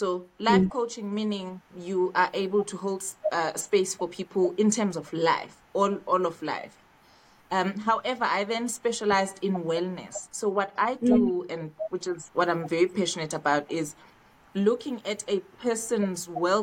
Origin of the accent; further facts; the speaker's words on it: Bergville, KwaZulu-Natal, South Africa; Yeah, born and bred in Bergville in KZN.